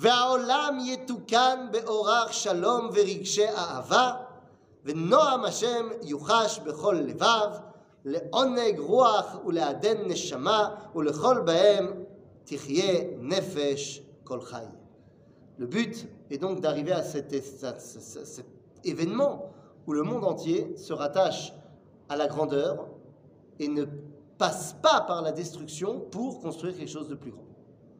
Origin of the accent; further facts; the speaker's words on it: Israel; moi j'ai pas honte de dire que je viens d'Israël